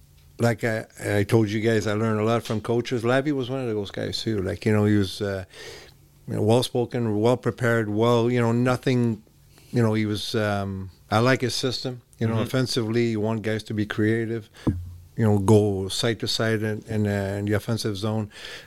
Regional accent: Montreal, Quebec, Canada; I was a little guy growing up in Montreal.

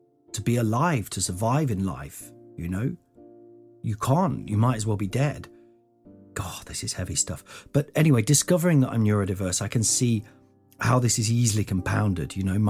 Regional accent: Nottingham, East Midlands, United Kingdom; So I grew up in Nottingham, which is in the Midlands

